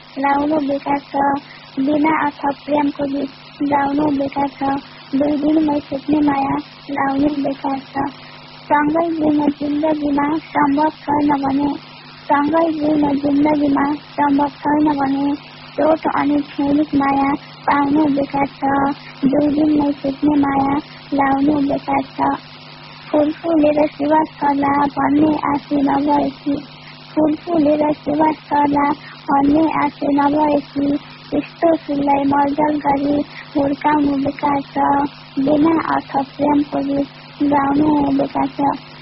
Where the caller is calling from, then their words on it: Shankarnagar, Lumbini Province, Nepal; शङ्करनगरदेखि।